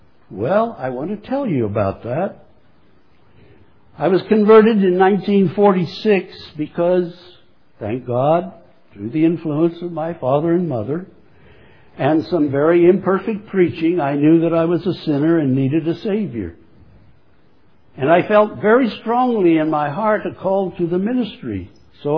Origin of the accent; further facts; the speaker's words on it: Des Moines, Iowa, United States; When I was growing up in Des Moines, Iowa, back in the 1920s and 30s, I was catechized by my surroundings.